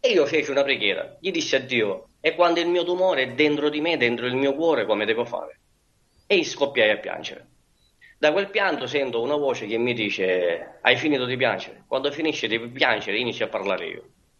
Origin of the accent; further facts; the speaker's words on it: Catania, Sicily, Italy; Perché sono siciliano, sono di Catania.